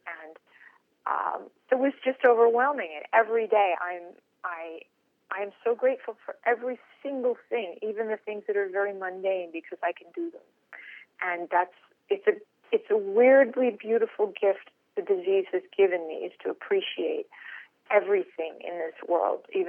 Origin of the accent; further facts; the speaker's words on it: United States; and in being an American, being safe, being in an orderly society